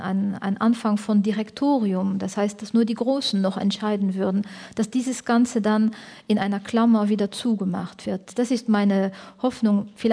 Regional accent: Luxembourg; Wir haben inzwischen Zeit als Luxemburger zusammen mit Österreich und der Schweiz gesagt

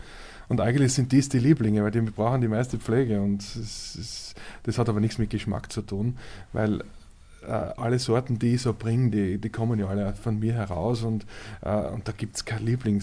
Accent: Austria; die heißt ja bei uns in Österreich Grammelnussen

